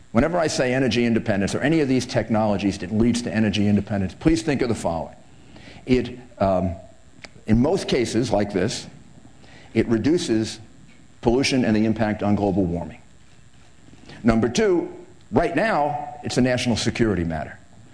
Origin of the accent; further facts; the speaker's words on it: New York, United States; wind turbines for my home state of New York.